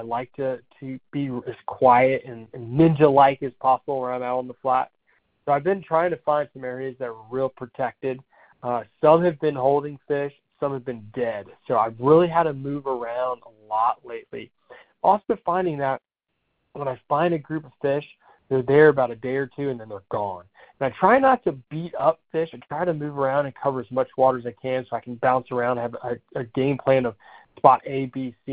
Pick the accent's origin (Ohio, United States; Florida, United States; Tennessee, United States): Florida, United States; I'm from Florida, so I call them specks.